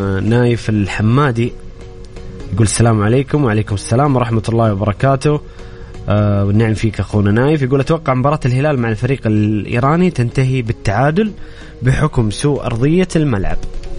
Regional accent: Saudi Arabia; وحنا بصراحة حنا كأندية سعودية حنا نخدمهم

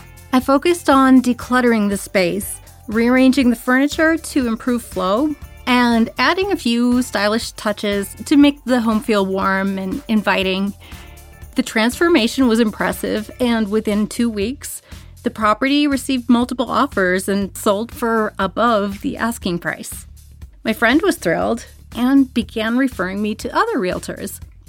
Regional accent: Pittsburgh, Pennsylvania, United States; from Pittsburgh.

